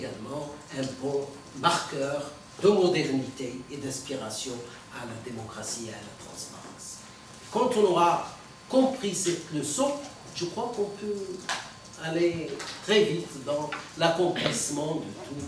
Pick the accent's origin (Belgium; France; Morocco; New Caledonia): Morocco; chez nous au Maroc